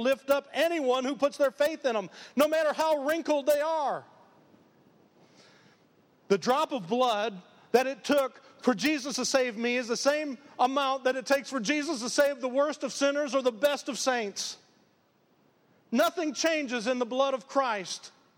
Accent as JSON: {"language": "English", "town": "Detroit", "region": "Michigan", "country": "United States", "said": "You know, I came from Detroit, and I had family members."}